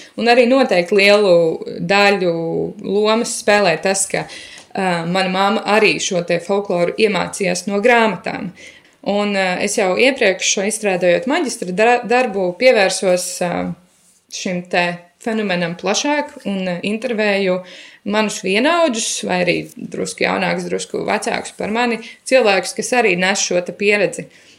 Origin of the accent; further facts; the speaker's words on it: Riga, Latvia; Es uzaugu Rīgā